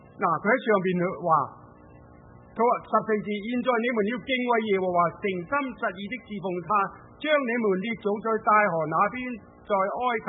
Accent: Guangdong, China; 我喺广东嚟嘅，我细个时候咧，我睇见咧，我哋广东人咧拜好多神。

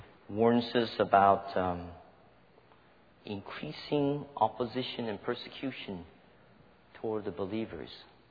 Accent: California, United States; I come from California, so every now and then we get the little tremors

